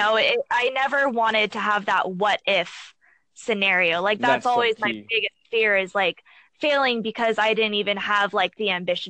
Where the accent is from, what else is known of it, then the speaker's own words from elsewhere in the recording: Arizona, United States; moved away as an adult; now in California, United States; I moved out from Arizona as soon as I turned 18, graduated high school. Like, I threw all my clothes in the backseat of a car and, you know, drove out to California.